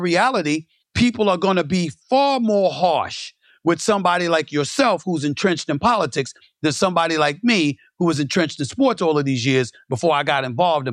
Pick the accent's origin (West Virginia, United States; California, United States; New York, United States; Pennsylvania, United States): New York, United States; Queens; I grew up in Hollis, Queens, New York.